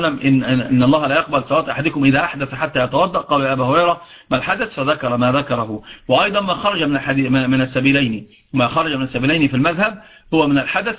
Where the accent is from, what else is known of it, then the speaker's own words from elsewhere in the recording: Upper Egypt, Egypt; عندنا في الصعيد